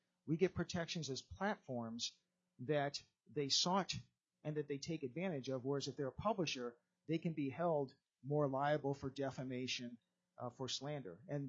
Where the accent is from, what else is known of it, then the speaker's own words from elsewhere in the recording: Florida, United States; I'm from Florida. So Atlanta, Florida, they're kind of closer.